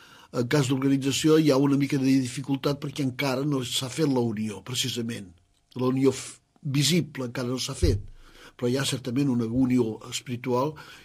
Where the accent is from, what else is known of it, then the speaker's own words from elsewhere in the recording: Llagostera, Catalonia, Spain; born there; Jo sol dir la República Independent de Llagostera. Mira, a Llagostera, que era un poble de tapers.